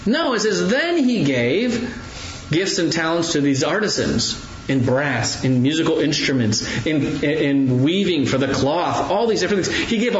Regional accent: Ohio, United States; I grew up in Ohio, where you get a little bit more windy roads.

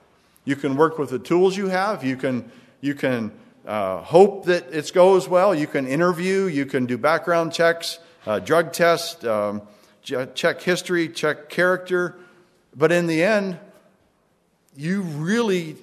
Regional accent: California, United States; But I came from California

